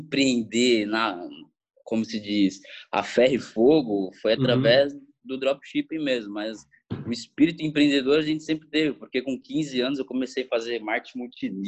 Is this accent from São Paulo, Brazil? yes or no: yes; São Paulo, Brazil; now in Florianópolis, Brazil; Tenho 18 anos, eu sou paulistano, nasci lá na zona noroeste da capital de São Paulo e hoje eu tô morando aqui em Florianópolis